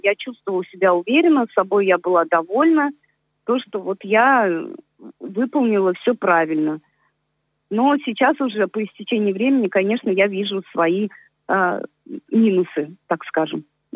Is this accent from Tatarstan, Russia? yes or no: yes; Kazan, Tatarstan, Russia; Я родилась в Казани, живу в Казани